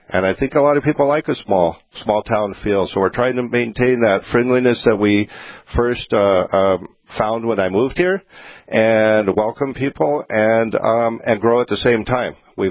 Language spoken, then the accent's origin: English; California, United States; moved away as an adult; now in Granora, United States; I'm from California originally, and after 40-something years there, I could see that the economy and the way it was going, that I didn't want to work until I was 80 years old full-time to put a roof over my head.